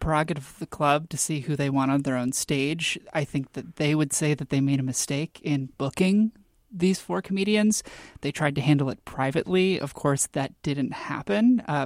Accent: Texas, United States; You know, I'm from Texas, and I really miss it, so that would be cool.

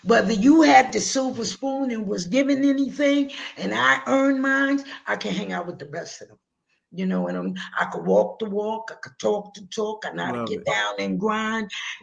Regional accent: New York City, New York, United States; I contribute my success and my little pitfalls to where I grew up in the South Bronx and during that era that I grew up in the South Bronx. I'm a 50s baby, you know?

